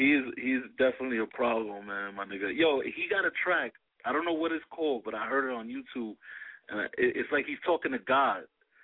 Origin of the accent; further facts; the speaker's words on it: New York City, New York, United States; I'm from the Bronx. I'm right in 140th from Brook. You know, grew up here all my life.